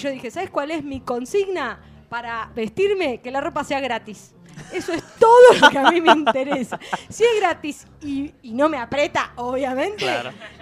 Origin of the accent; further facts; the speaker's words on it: Haedo, Buenos Aires Province, Argentina; porque yo sí soy de Aedo